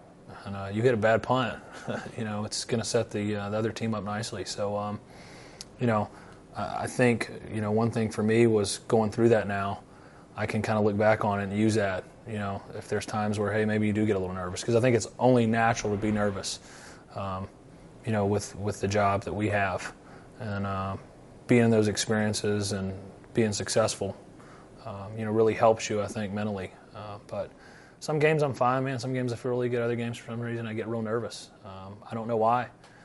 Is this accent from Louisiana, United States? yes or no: yes; Louisiana, United States; I was born and raised in Louisiana. I've never been on a swamp tour.